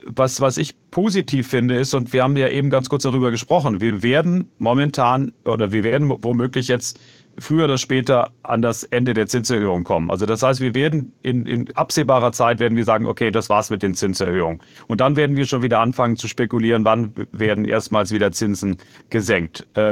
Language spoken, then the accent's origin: German; Germany; Also ich bin selber Deutscher